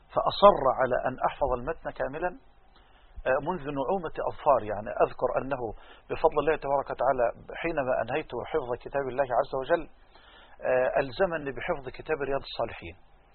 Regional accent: Damouh, Egypt; وأنا طفل صغير لازلت أذكر كان يصطحبني معه إلى الجامع الكبير في قريتنا الكريمة في دموه،

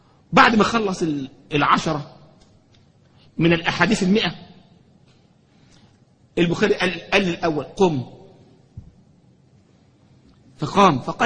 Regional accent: Egypt; يعني كان مرة بيحكوا عندنا في مصر

